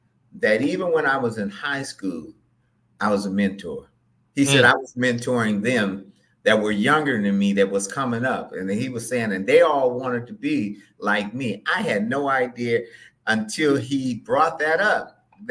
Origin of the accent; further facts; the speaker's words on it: Oakland, California, United States; growing up in Oakland, you grow up in Oakland, you grow up anywhere.